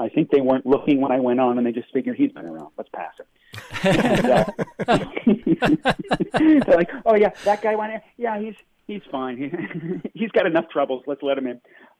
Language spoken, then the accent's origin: English; New York, United States; moved away as an adult; now in Los Angeles, United States; I grew up in New York, which, you know, if you can make it there, you can make it anywhere. But I couldn't make it there, so I came to L.A. No, I left New York because I really love movies.